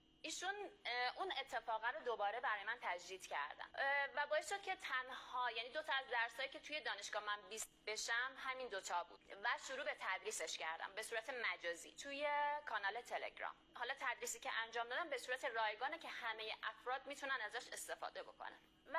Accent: Tehran, Tehran Province, Iran; born there; متولد مهر 1371، در تهران به دنیا آمدم.

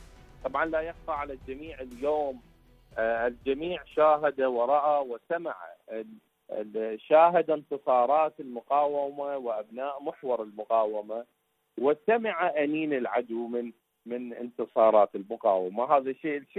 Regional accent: Iraq; من العراق.

